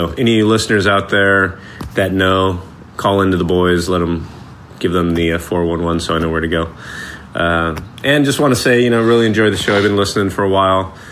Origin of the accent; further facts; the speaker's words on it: Phoenix, Arizona, United States; It makes me laugh because it reminds me, I'm from Phoenix, it reminds me of Phoenix back in the 70s and 80s.